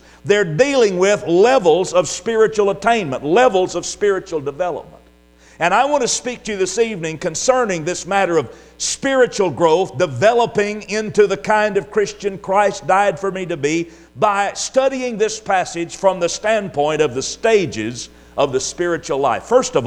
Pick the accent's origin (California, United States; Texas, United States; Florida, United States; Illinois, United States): Texas, United States; the area we grew up down in Southeast Texas.